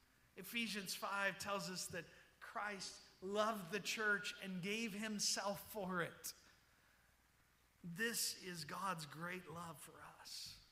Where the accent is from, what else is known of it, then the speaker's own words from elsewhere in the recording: the South, United States; I'm not just an American. I'm from the South. I'm not just a Southerner.